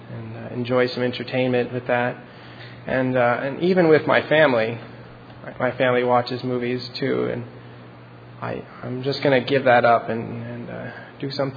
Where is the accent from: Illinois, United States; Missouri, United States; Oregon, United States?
Oregon, United States; Stayton; I'm from Staten, Oregon.